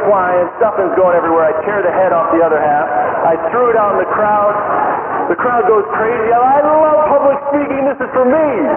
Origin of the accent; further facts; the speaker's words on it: Minnesota, United States; now in Denver, United States; And I grew up in Minnesota. In Minnesota, the Vikings make the playoffs, and people are like, let's see how they do.